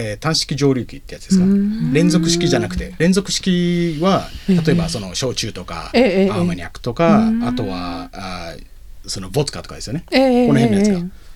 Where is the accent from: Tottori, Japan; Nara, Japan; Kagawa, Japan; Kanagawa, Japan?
Kanagawa, Japan; 俺は神奈川生まれてるんですけど両親が沖縄なんで、